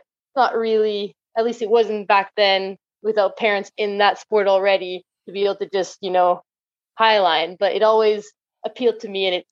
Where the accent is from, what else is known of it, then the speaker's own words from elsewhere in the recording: Nelson, British Columbia, Canada; I grew up in Nelson, BC, a small town in Canada, in BC.